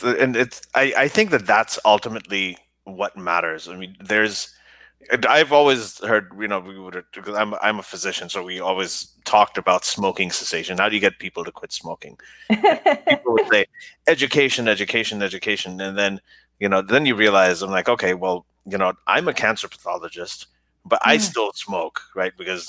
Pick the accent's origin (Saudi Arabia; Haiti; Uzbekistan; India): Saudi Arabia; I grew up in Saudi Arabia, right?